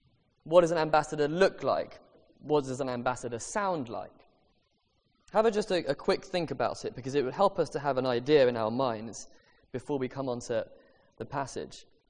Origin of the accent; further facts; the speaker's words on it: Madagascar; And where I grew up in Madagascar, there weren't many Christmas parties.